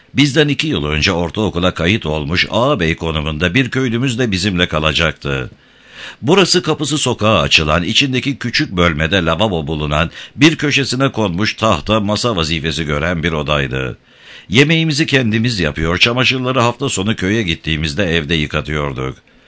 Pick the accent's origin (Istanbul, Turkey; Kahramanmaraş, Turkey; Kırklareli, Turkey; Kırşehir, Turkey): Kahramanmaraş, Turkey; Karabiyikli; Hukuken Maraş'a ama diğer açılardan fiilen Gaziantep'e bağlı Karabıyıklı köyünde doğup büyüdüm.